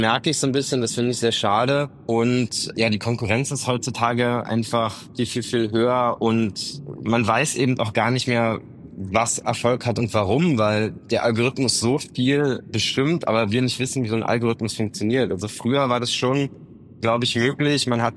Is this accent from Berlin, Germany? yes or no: yes; Berlin, Germany; Ich bin in Ost-Berlin aufgewachsen